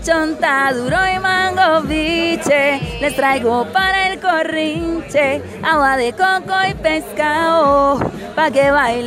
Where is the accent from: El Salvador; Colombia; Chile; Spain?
Colombia; Cali, Valle del Cauca; Crecí en Cali, aunque he tenido la oportunidad de viajar mucho, pero ahí fue como mi niñez y todo el desarrollo de mi vida ahí.